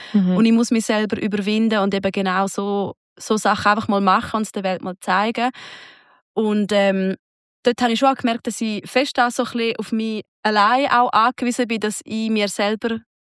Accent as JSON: {"language": "German", "town": "Sargans", "region": "St. Gallen", "country": "Switzerland", "tie": "born or raised there", "said": "in meiner Heimatstadt Sargans"}